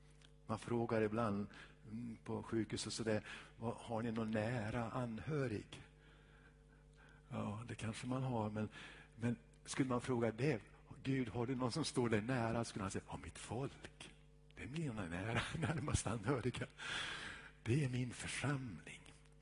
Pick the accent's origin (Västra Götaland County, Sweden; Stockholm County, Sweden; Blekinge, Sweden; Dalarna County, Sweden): Dalarna County, Sweden; jag är ju från Dalarna